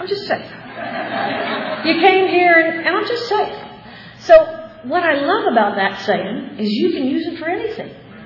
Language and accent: English; Buda, Texas, United States; It's called the Buda Big Book Group because I'm from Buda, Texas.